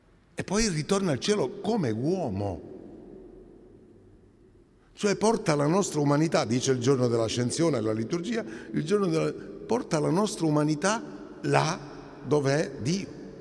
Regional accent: Catania, Sicily, Italy; Io vengo da Catania.

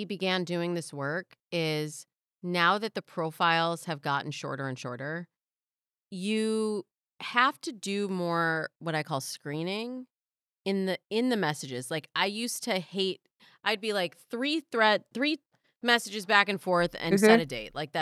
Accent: Michigan, United States; now in Los Angeles, United States; No, I'm from Michigan.

